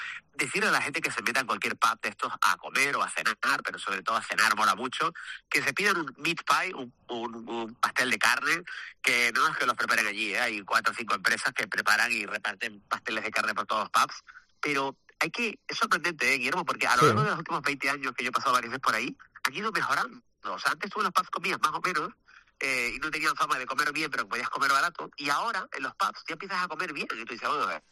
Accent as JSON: {"language": "Spanish", "region": "Canary Islands", "country": "Spain", "said": "porque además somos canarios y el ir a un sitio fresco pues nos gusta"}